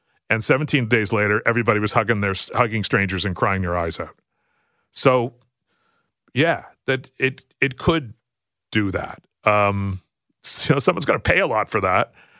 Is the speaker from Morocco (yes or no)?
no; Canada